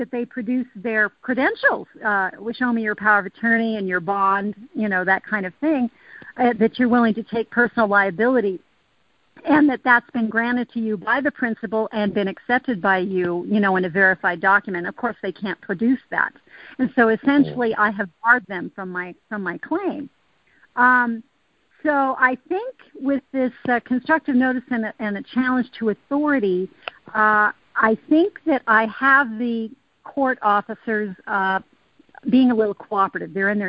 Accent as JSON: {"language": "English", "region": "Nevada", "country": "United States", "said": "from Nevada"}